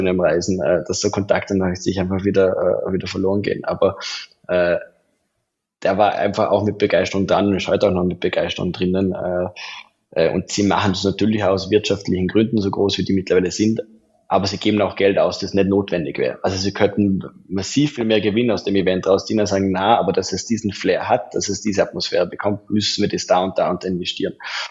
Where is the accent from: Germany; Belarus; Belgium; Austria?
Belgium; So, ja, ich aus Belgien und mit ihm zum Plaudern kommen.